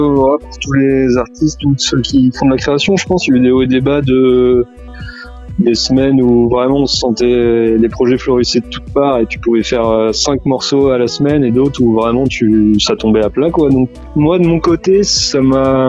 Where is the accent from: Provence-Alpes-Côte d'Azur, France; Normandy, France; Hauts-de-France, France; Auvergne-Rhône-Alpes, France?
Normandy, France; La Ferté-Macé; des petits bars cool à Caen ou même chez moi à la Ferté-Massé